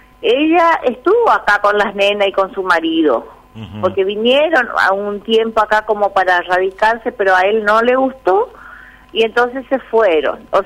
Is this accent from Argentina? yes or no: yes; Montecarlo, Misiones, Argentina; Sí, soy de Monte Carlo también, sí